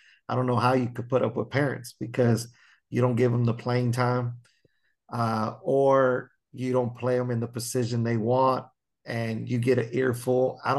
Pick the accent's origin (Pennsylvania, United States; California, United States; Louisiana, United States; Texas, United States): Texas, United States; simply growing up in North Texas, I didn't trust many coaches with my daughter.